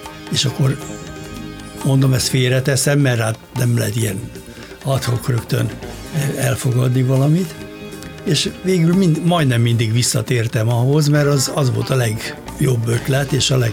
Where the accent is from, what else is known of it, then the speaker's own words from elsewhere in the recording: Budapest, Hungary; én Kőbányán születtem, és hosszú ideig ott is laktam.